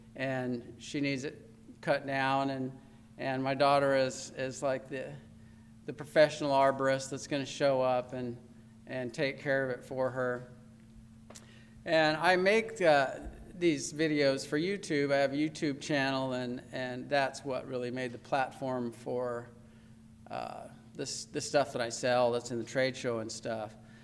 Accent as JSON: {"language": "English", "region": "Oregon", "country": "United States", "said": "I am from Oregon."}